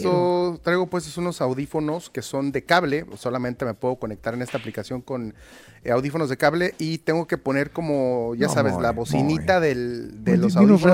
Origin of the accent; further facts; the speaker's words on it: Morelia, Michoacán, Mexico; pues ambos somos de Morelia, Michoacán, mis hijos igual